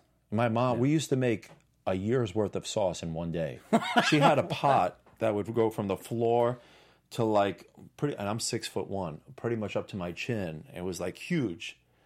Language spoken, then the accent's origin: English; New York City, New York, United States; I grew up in New York City. I was working at a restaurant as a busboy when I was 12 years old.